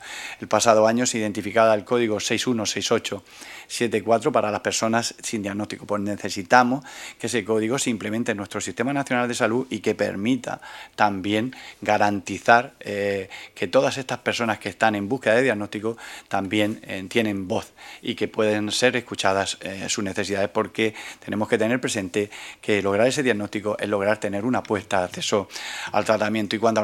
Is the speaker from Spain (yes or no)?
yes; Spain; porque somos ciudadanos españoles, somos ciudadanos europeos